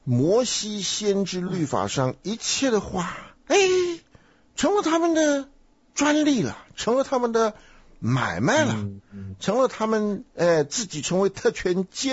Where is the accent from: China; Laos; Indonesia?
China; 但是中国话讲说不知者不罪啊，这句话在我们中国人的脑袋里边啊，也是根深蒂固啊，影响我们很大的。